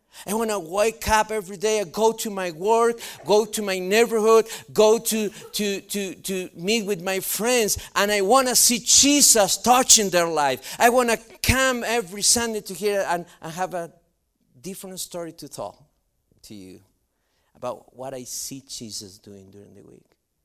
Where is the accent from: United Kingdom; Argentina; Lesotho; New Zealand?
Argentina; moved away as an adult; now in United States; And when we came from Argentina to this country to be missionaries here, you know, I received the Lord through a missionary who Foursquare sent to Argentina.